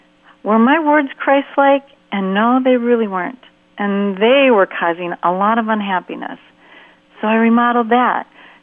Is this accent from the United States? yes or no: yes; Minnesota, United States; he lived in Pennsylvania at the time, and I was raised in Minnesota.